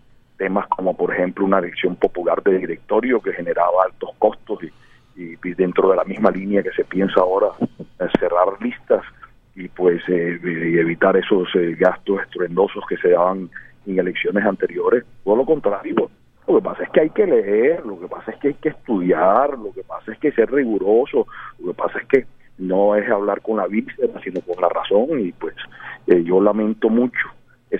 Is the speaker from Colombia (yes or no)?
yes; Caribbean Region, Colombia; yo soy un hombre caribe, yo soy un colombiano a quien eligieron con 102.000 votos